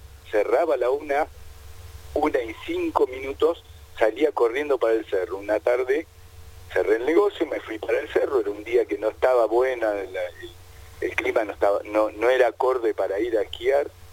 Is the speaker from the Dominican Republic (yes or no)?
no; La Plata, Buenos Aires Province, Argentina; me tuve que volver a mi ciudad natal, la ciudad de La Plata, donde me operaron, donde hice rehabilitación